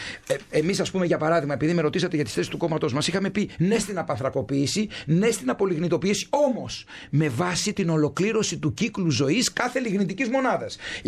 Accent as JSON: {"language": "Greek", "town": "Kefalonia", "region": "Ionian Islands", "country": "Greece", "said": "Εμένα στην Κεφαλονιά, στην ιδιαίτερη πατρίδα μου"}